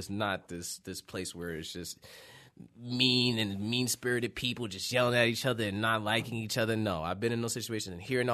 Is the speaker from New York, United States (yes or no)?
yes; Yonkers, New York, United States; I have family in Detroit, but I'm not from Detroit. I'm from New York. I'm from Yonkers, New York.